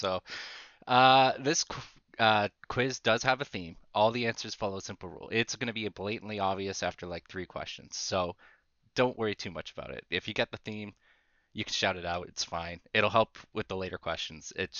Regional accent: Canada; You have no idea how hard it was for me to say 24-pack as a Canadian.

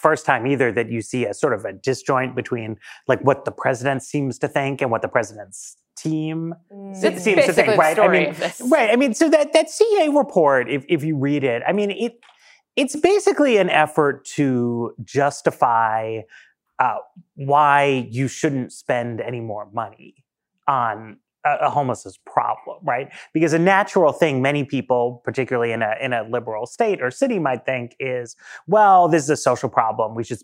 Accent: New York, United States; I grew up in New York in the 80s

